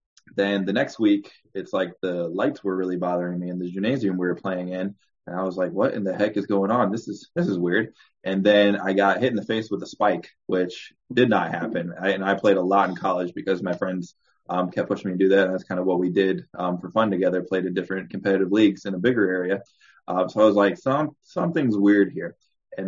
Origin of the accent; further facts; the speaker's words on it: Illinois, United States; now in South Carolina, United States; I currently live in South Carolina, but I'm originally from Illinois.